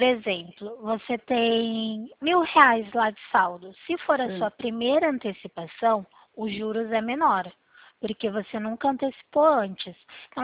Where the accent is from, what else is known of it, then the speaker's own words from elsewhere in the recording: Limeira, São Paulo, Brazil; eu sou daqui da cidade de Limeira, meu escritório fica localizado em Limeira